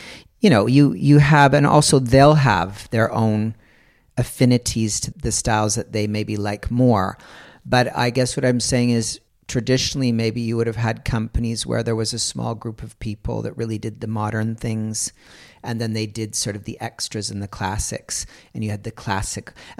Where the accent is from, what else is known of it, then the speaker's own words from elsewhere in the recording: Canada; now in Germany; Of course, I'm Canadian and I'm proud of my country. But when I'm at home, there's a familiar feeling with my family, but I don't feel familiar with Canada because I haven't lived there for so long.